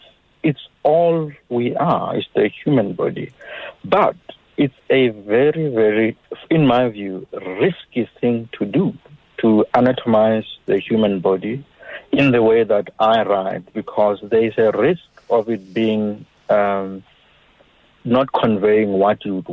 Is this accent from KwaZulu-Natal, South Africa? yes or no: no; Tembisa, Gauteng, South Africa; also born or lived in Hamalepo; I grew up in Tembisa Township, in Kopanang section. And I also grew up in a village in Hamalepo.